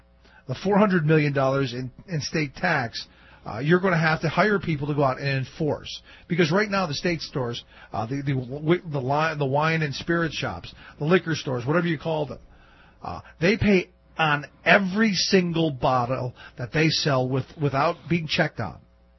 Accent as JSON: {"language": "English", "town": "Cleveland", "region": "Ohio", "country": "United States", "tie": "born or raised there", "said": "Do we want that to be an impulse item like it was when I grew up in Cleveland?"}